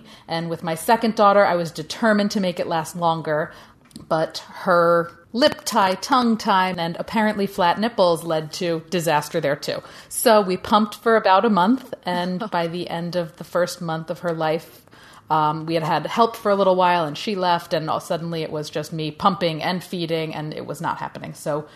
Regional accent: Hoboken, New Jersey, United States; I am from Hoboken, New Jersey, and I have two daughters.

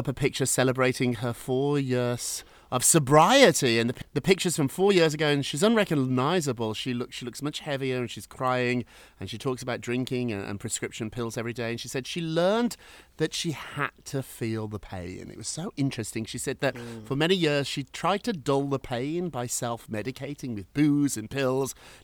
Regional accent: United Kingdom; now in United States; when I was growing up in Britain

